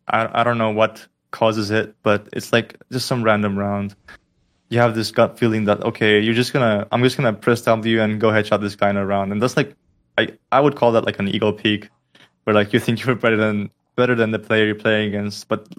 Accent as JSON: {"language": "English", "country": "Estonia", "first_language": "Estonian", "second_language": "English", "said": "I've basically never played in a team where I would speak Estonian, my mother language."}